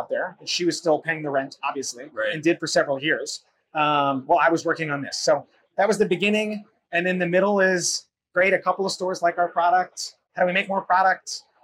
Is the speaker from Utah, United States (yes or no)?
no; New York, United States; I grew up in New York. In the Northeast, seltzer, or in Massachusetts, seltzer is the way we call sparkling water.